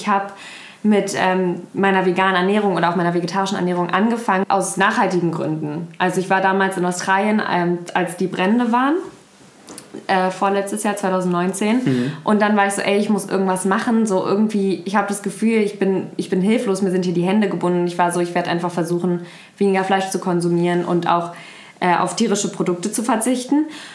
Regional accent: Berlin, Germany; Also vor allem, weil ich bin in Berlin groß geworden. Bin nicht auf dem Bauernhof aufgewachsen

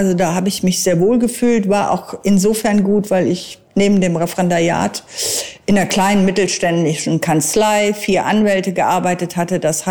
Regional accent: Rhineland, Germany; Ich komme aus dem Rheinland

